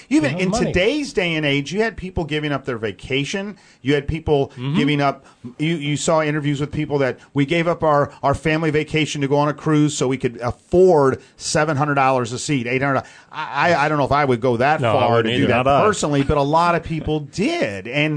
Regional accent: St. Louis, Missouri, United States; And I remember growing up on Blues hockey with my dad, and I'd save my money and go to a Blues game.

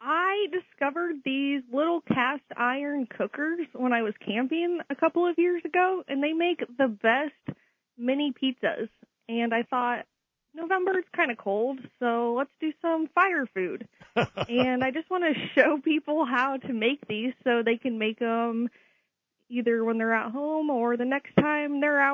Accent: Mount Pleasant, Iowa, United States; now in Mediapolis, United States; I am from Mount Pleasant, and I'm living in Mediapolis now.

